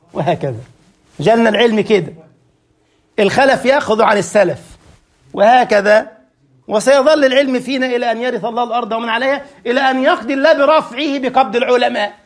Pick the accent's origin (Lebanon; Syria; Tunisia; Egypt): Egypt; انا من مصر ما شفتوش